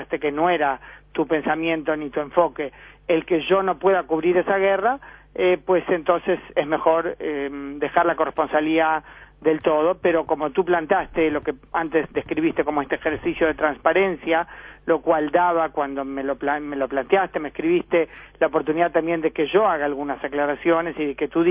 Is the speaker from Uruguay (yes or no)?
yes; Uruguay; dado que yo soy no solo uruguaya, sino también ciudadana israelí